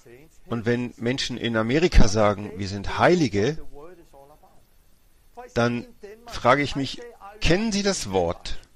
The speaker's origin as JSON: {"language": "German", "country": "Denmark", "tie": "born or raised there", "second_language": "German", "moved": "yes", "said": "In Dänemark, wo ich aufgewachsen bin"}